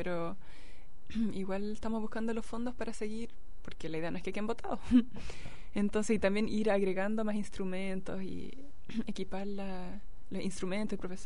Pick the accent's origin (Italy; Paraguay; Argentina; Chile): Chile; Valdivia, Los Ríos; cuando era chica y estudiaba en Valdivia